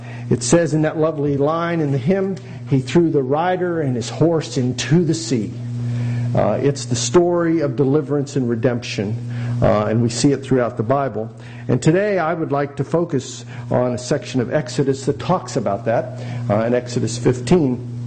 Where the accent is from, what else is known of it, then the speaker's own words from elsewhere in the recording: West Virginia, United States; except for my home state of West Virginia, most of which seceded from the Union